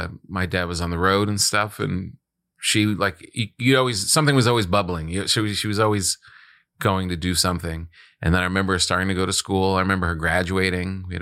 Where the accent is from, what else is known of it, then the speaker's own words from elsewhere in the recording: New Jersey, United States; I grew up in New Jersey.